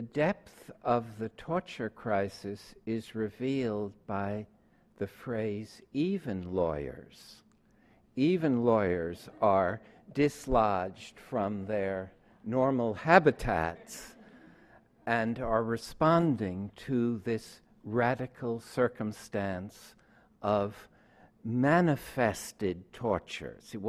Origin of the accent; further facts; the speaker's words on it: New York City, New York, United States; growing up in New York City and being a Dodger fan